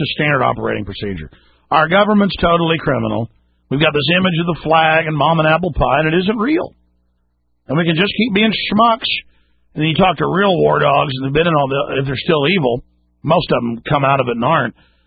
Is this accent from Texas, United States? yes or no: yes; Dallas, Texas, United States; now in Austin, United States; growing up in Dallas, here in Austin